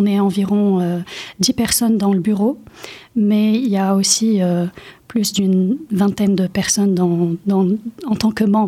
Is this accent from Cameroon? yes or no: no; Lebanon; en tant que Libanaise, je pense que le Liban, comme tous les Libanais, on est triste